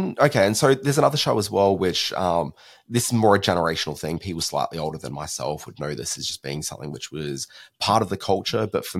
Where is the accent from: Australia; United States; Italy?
Australia; South Australia; I'm trying to think what the Channel 9 regional affiliate was in South Australia, which is where I grew up as a young kid.